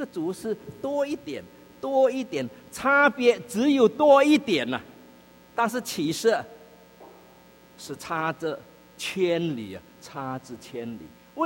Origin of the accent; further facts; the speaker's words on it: China; 其实我们中国人在这一方面还有更深层的教导